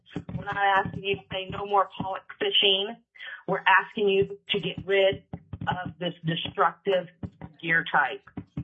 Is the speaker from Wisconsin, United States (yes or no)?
no; Anchor Point, Alaska, United States; I'm from Anchor Point.